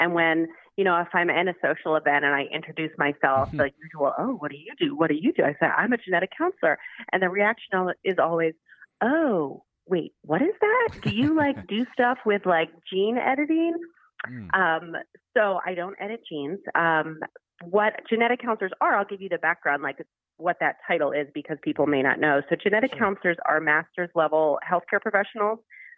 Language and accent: English; Baltimore, Maryland, United States; I am from Baltimore, Maryland, and I've been a genetic counselor for a little over 10 years.